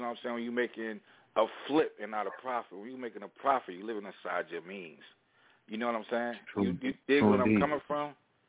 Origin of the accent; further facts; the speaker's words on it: Paterson, New Jersey, United States; it's like right here where I grew up at in Patterson.